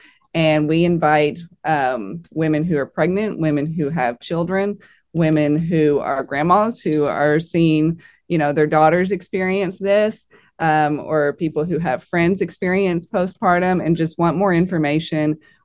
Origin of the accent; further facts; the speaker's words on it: Owensboro, Kentucky, United States; there's such a mission field right here in Owensboro and right in your own town.